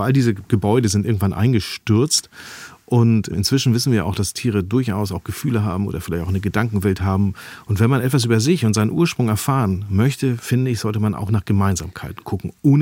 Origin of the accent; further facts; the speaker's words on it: Hamburg, Germany; Ich bin ja am Stadtrand aufgewachsen und direkt hinter unserem Haus gab es Wiesen und so kleine Wälder und so.